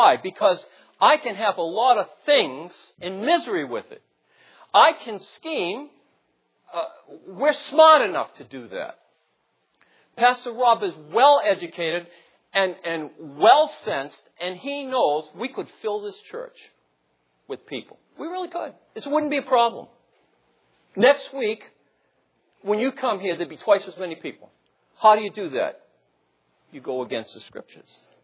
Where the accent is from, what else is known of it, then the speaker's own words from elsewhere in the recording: Massachusetts, United States; I came from Massachusetts down here, so it doesn't matter where you come from.